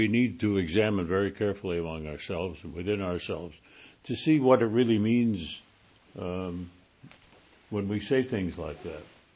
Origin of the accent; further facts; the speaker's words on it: Buffalo, New York, United States; born there; I was born in Buffalo, New York, in 1916, which, as those of you who are good at arithmetic will discover, makes me 90 years old.